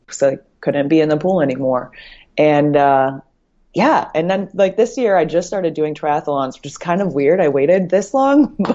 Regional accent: Erie, Pennsylvania, United States; I grew up in Erie, Pennsylvania.

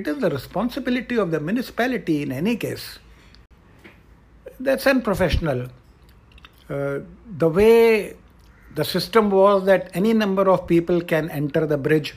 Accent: India; I'm an Indian. We Indians simply dislike processes and systems.

